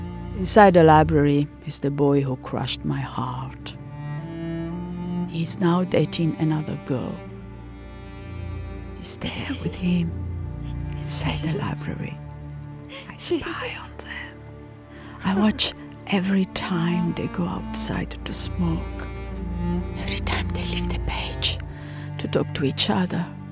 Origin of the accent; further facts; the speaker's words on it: Italy; I mean, I'm not unemployed as such because I am attending uni in my hometown in Italy, but this is before the internet.